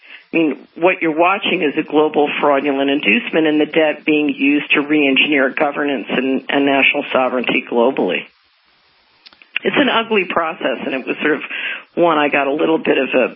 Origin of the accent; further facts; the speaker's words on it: Philadelphia, Pennsylvania, United States; Well, I grew up in Philadelphia, and I watched HUD fraud and drugs destroy my community that I grew up in as a child